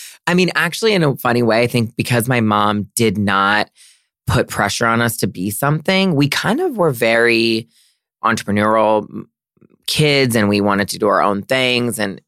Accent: Maryland, United States; No, I'm from Maryland, and it was a very kind of, I think, a very kind of preppy, buttoned up.

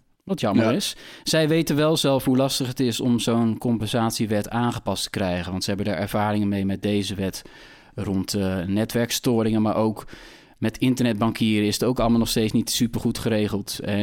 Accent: Netherlands; dat wij relatief veel geld betalen. Als Nederlanders voor onze internetverbinding

